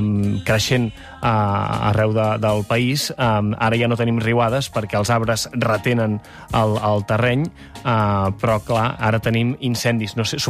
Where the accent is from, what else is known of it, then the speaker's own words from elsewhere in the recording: Catalonia, Spain; jo sóc del Maresme